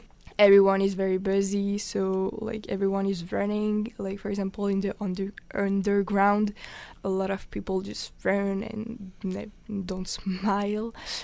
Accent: Paris, Île-de-France, France; Because I come from Paris, so it's difficult to like the bread of other places.

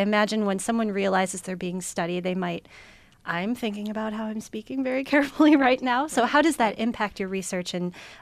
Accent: Connecticut, United States; now in Rochester, United States; up in Connecticut, close to New York City, but Rochesterian since college.

